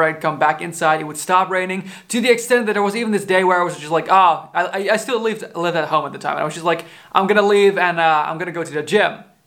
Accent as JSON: {"language": "English", "region": "Groningen", "country": "Netherlands", "tie": "born or raised there", "said": "I went back to my hometown where I live right now, Groningen."}